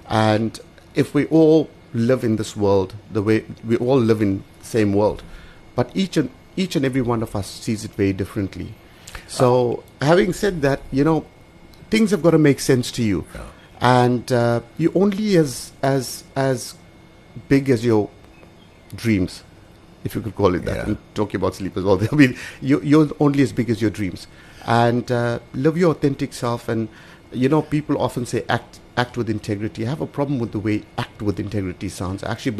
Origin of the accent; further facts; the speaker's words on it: Durban, KwaZulu-Natal, South Africa; Okay, I grew up in a place called Mierbank in Durban.